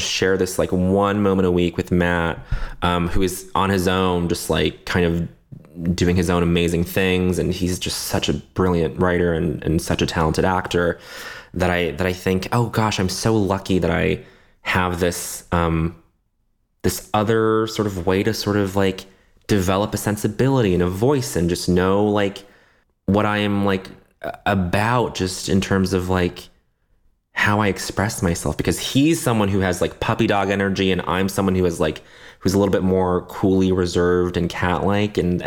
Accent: Canada; I grew up in Canada. I speak a little French.

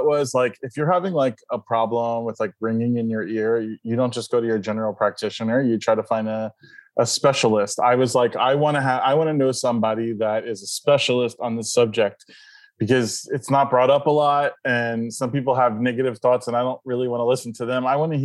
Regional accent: Florida, United States; But for me, I also had the fact of unaffirming churches and living in the South, like growing up in South Florida.

